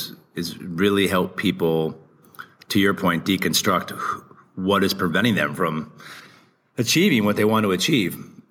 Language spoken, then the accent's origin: English; Portland, Oregon, United States; So I used to work for a company in the Northwest. I'm from Portland originally